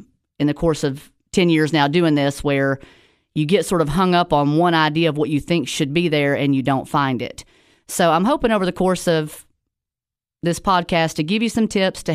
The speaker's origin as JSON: {"language": "English", "town": "Sparta", "region": "Tennessee", "country": "United States", "said": "I am a local from the Upper Cumberland, live in Sparta, Tennessee."}